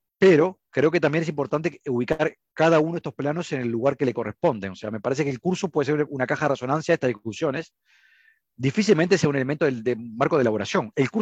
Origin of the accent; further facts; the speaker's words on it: Uruguay; debates que nos trascienden como uruguayos